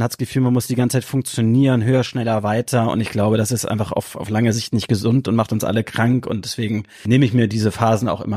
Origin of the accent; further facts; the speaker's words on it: Hamburg, Germany; Ich meine, ich lebe und bin hier aufgewachsen in Hamburg, liebe diese tolle Stadt.